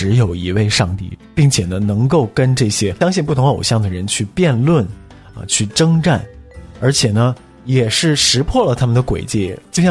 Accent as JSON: {"language": "Chinese", "country": "China", "said": "它也是西方人的信仰，同样也是我们中国人自己的信仰。"}